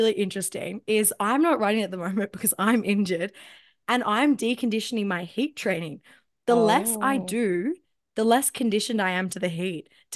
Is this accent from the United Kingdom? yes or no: no; New South Wales, Australia; And I think as well for me, like growing up on the Central Coast, doing the Sydney Marathon